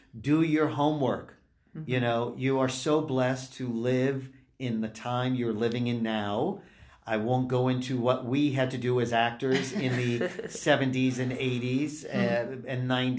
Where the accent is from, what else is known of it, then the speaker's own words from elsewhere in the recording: New York, United States; Notice I'm from Long Island, too, so yeah. I say Long Island.